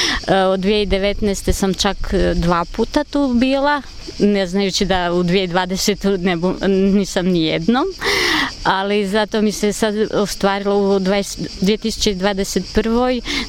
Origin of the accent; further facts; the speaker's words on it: Zagreb, City of Zagreb, Croatia; dolazim iz Zagreba.